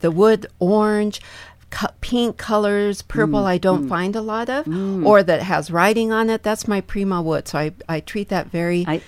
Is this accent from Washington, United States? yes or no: yes; Raymond, Washington, United States; Well, I grew up in Raymond, which is 30 miles south.